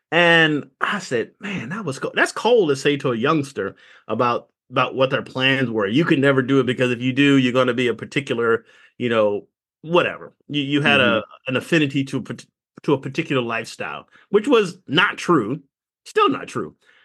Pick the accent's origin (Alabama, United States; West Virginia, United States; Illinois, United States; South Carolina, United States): South Carolina, United States; No, I grew up around Parris Island. You cannot tell me nothing about that nonsense.